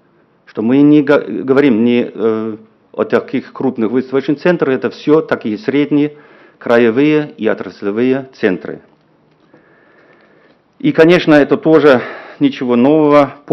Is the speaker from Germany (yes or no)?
yes; East Germany, Germany; Russian is a second language; я сам, извиняюсь, из Восточной Германии